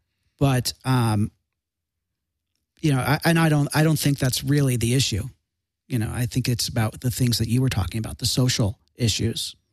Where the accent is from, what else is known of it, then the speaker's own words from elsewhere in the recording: Chicago, Illinois, United States; I'm from Chicago.